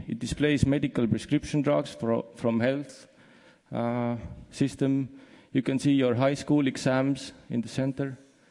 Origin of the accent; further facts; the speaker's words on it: Estonia; English is a second language; We come from Estonia, and Estonia is a little country in Northeast Europe.